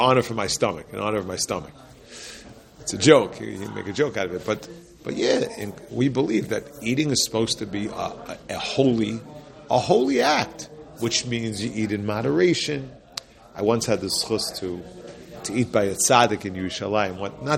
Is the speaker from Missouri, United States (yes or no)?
no; Teaneck, New Jersey, United States; When I was growing up, like, I hate to keep saying this, but I grew up in Teaneck.